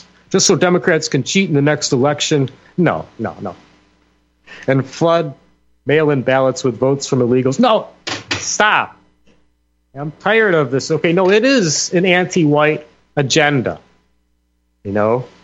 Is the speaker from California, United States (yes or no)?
no; Brooklyn, New York, United States; accent: Brooklyn; Okay, I got to work on my Brooklyn accent on the air. That's okay. Hey, I don't need to let you know I'm from Brooklyn, huh?